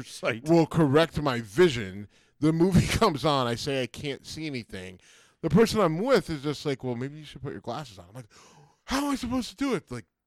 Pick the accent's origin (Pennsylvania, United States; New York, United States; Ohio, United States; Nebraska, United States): Ohio, United States; Youngstown; I'm from Youngstown, Ohio. There's a large contingent of Notre Dame fans in Youngstown, Ohio.